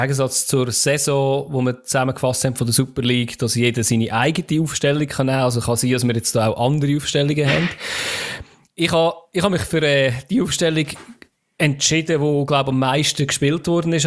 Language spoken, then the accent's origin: German; Switzerland; das kann ich leider nicht empfangen als Schweizer